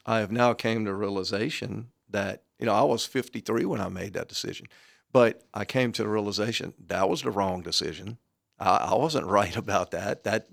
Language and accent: English; Baton Rouge, Louisiana, United States; I visited my street I grew up on, Cannon Street.